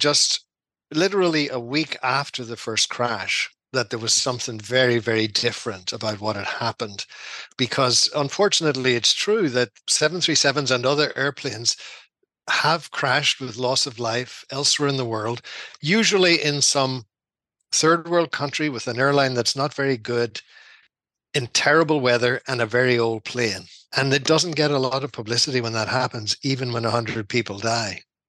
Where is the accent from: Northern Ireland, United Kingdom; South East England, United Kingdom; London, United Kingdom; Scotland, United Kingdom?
Northern Ireland, United Kingdom; Dungannon; also born or lived in Belfast; I'm from Tyrone. I'm from Dungannon in County Tyrone. And went to college in Belfast at Queen's. My former life, I was an Irishman and a mathematics teacher